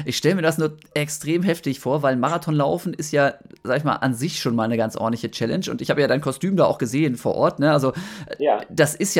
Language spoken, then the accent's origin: German; Osnabrück, Lower Saxony, Germany; Das ist eine Organisation aus Osnabrück, wo ich aufgewachsen bin